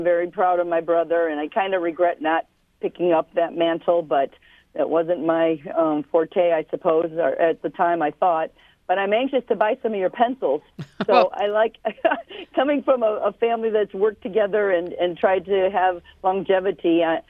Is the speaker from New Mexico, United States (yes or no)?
no; Illinois, United States; as well as back in my hometown in Illinois, that participate in these missions on an annual basis.